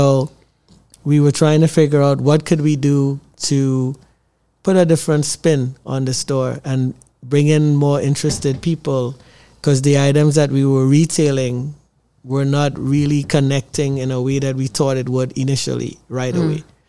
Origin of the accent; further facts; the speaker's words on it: Trinidad & Tobago; I'm from Trinidad and Tobago and we were raised with elders, and we have a disposition where we don't quit.